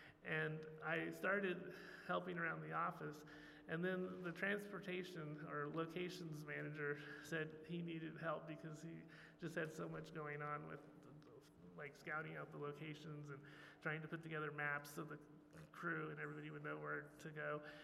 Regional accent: Eugene, Oregon, United States; I read in the newspaper in my hometown of Eugene, Oregon

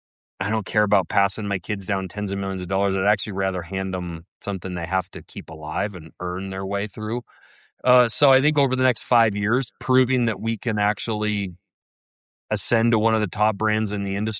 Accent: Lincoln, Montana, United States; I grew up in the Blackfoot River Valley, and most people in there in Lincoln, Montana are, it's a pretty rural area and they don't make a lot of money.

